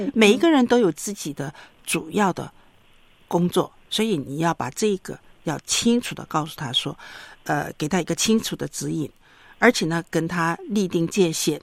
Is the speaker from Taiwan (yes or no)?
no; China; 也就是说我们中国人讲的约法三章